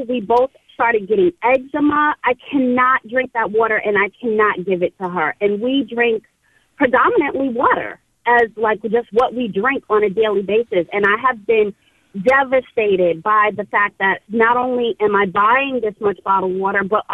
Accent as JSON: {"language": "English", "region": "New York", "country": "United States", "said": "I am a New Yorker"}